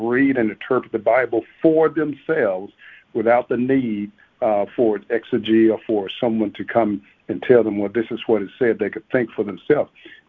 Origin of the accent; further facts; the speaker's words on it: Arkansas, United States; And one noted Arkansan, since I'm from Arkansas here, I'll use an Arkansan